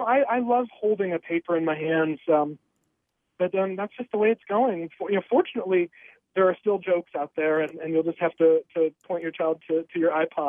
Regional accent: Iola, Wisconsin, United States; I'm from Iola.

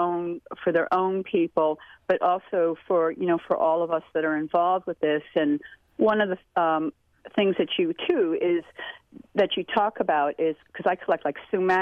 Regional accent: New England, United States; also born or lived in Hawaii; And I grew up in New England, but also in Hawaii. So I'm what they call Hapa Hali

